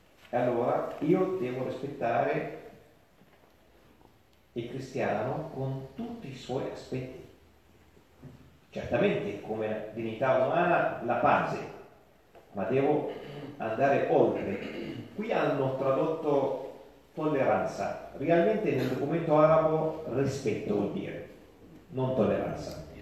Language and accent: Italian; Hebron, West Bank, Palestine; Io sono nato e cresciuto in Palestina, nella città di Hebron, dove Hebron tutti i musulmani